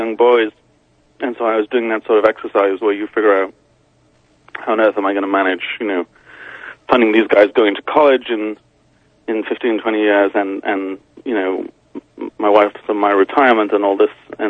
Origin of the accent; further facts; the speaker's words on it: North West England, United Kingdom; moved away as an adult; now in San Francisco, United States; I grew up in the northwest of England, but I came here about 17 years ago now.